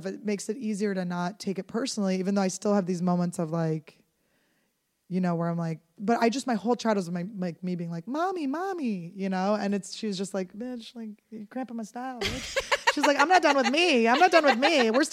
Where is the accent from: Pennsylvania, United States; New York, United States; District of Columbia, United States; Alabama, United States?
Pennsylvania, United States; Philadelphia; Or no, we were in Manayunk in Philadelphia. I grew up in Philadelphia.